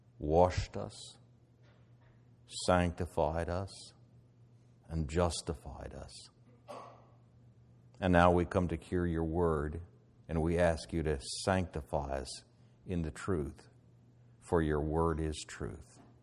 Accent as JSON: {"language": "English", "country": "United States", "said": "mother's heritage is British. My father's is Scandinavian. And I don't think of myself either way. I'm just American."}